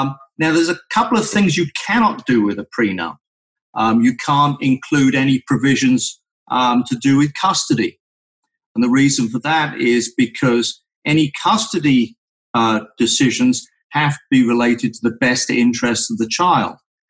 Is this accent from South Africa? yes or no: no; England, United Kingdom; accent: English; moved away as an adult; also born or lived in New York; now in California, United States; You could probably tell by the accent that I'm English, originally from England.